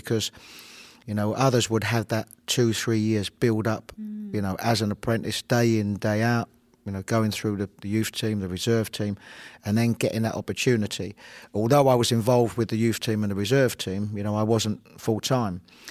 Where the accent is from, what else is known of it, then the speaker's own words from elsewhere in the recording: London, United Kingdom; I was brought up in a very multicultural area. Rows of streets, of houses, so a highly populated area as well. But an area that was a good upbringing, that you could go out and play out in the streets.